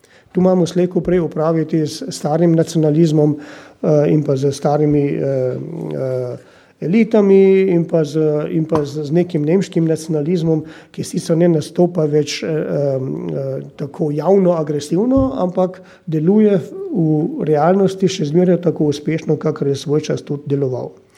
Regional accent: Carinthia, Austria; s katero se imamo kot koroški Slovenci pogajati ali pa štritati

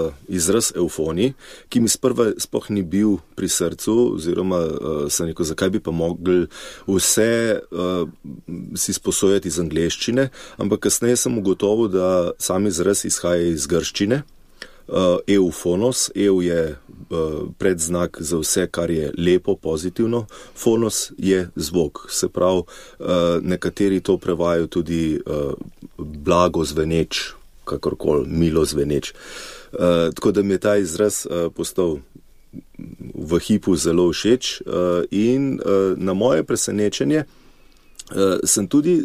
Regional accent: Kamnik, Central Slovenia, Slovenia; now in Domžale, Slovenia; kamniški konc originalno prihajam iz Kamnika, čeprav zdaj že precej več kot 10 let živim v Domžalah, ampak ja, to je nekje moj okoliš.

